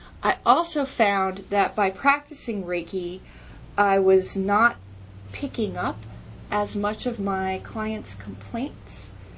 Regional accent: New Jersey, United States; now in Seattle, United States; And I'm originally from New Jersey, and once in a while you'll hear some of that talk come out, but I've lived in Seattle 12 years

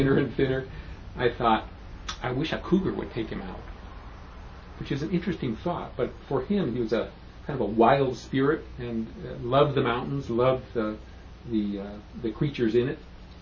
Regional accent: Petaluma, California, United States; Sonoma County, which is where we had grown up as kids. I grew up in Petaluma, so I'm very much of a local person.

